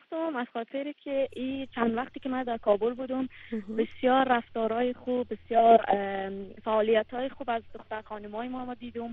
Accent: Afghanistan; در بند راک هستیم که کل ما افغان هستیم به نام

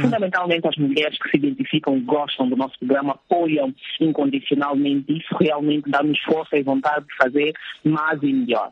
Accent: Angola; Nós somos angolanos em qualquer parte do mundo que formos

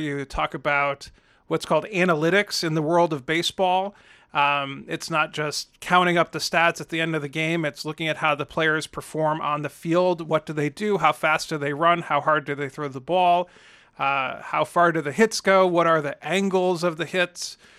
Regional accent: Cleveland, Ohio, United States; My hometown Cleveland Indians, who so disappointingly lost in the World Series last year, managed to have a comeback win against the Texas Rangers.

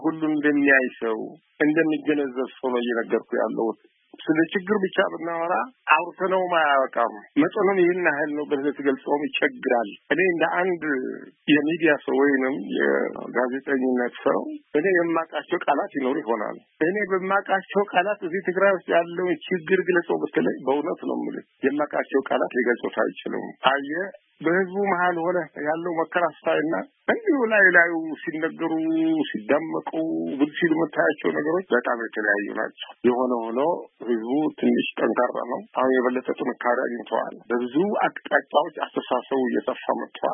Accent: Tigray, Ethiopia; እኔ እዚሁ ከተማ ውስጥ ነው ያለው። እዚህ ተወለድኩ፣ እዚህ ያደኩ፣ እዚህ ያረጀው፣ አሁን እዚህ ነው ያለው።

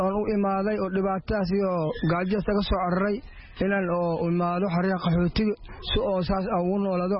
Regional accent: Dinsoor, Bay, Somalia; now in Dadaab, Kenya; waxaan ka imaanay degmada Diinsoor

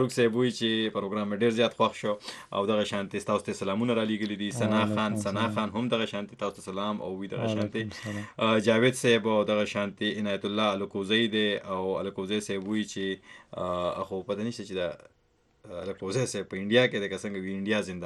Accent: Khyber Pakhtunkhwa, Pakistan; now in Riyadh, Saudi Arabia; د سوات اوسیدونکی یم او په سعودي عرب ریاض کې ژوند کوم اوس په سوات کې یم.

